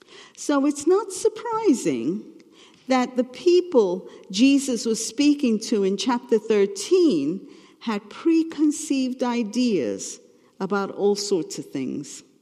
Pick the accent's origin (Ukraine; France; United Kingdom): United Kingdom; But being British, you would never tell me.